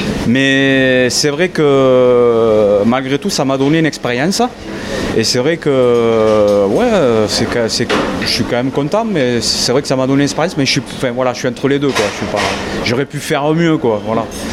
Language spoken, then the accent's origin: French; Grandrieu, Occitanie, France; Je suis du côté de Grand-Rieu.